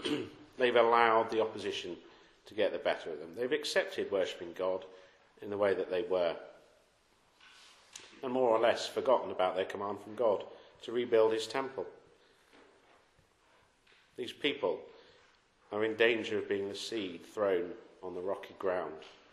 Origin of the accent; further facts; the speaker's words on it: South West England, United Kingdom; When I was growing up in Cornwall